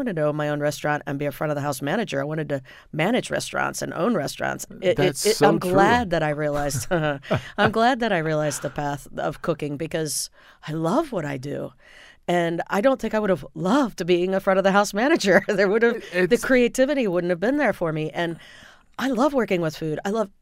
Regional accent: Indiana, United States; I grew up in Indiana.

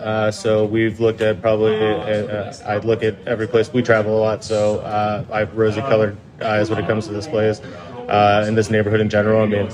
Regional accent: Finksburg, Maryland, United States; I grew up in Carroll County, about 45 minutes north in Finksburg and like Westminster. I've been down in the city since I was 22, so I'm going on 17 years.

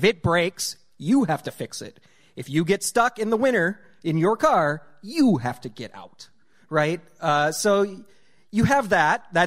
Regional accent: North Dakota, United States; In my hometown of 600 people, which I live 10 miles from, there is one gas station at the time. It had pop and gas. That's it.

